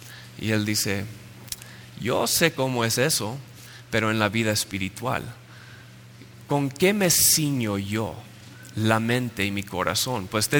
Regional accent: United States; Spanish is a second language; Y tal vez en español para ustedes coraza es muy fácil recordar, pero como gringos, muy coraza, ¿qué parte del cuerpo?

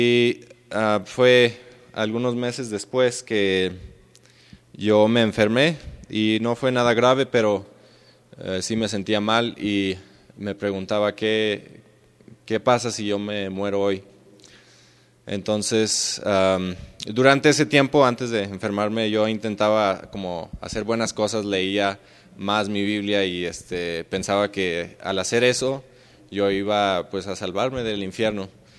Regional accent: Torreón, Coahuila, Mexico; vengo de Torreón, Coahuila. Y tengo 20 años y nací en una familia cristiana

